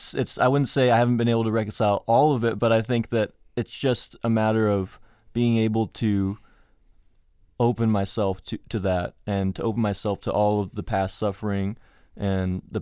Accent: New Jersey, United States; You know, I grew up in New Jersey, and for a while I went to a private school, right?

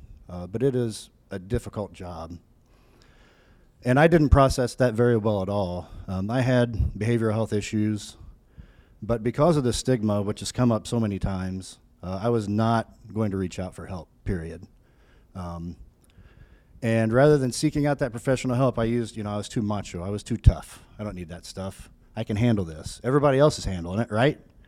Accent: Vincennes, Indiana, United States; now in Indianapolis, United States; I grew up in Vincennes, Indiana. Has anybody here been to Vincennes by chance?

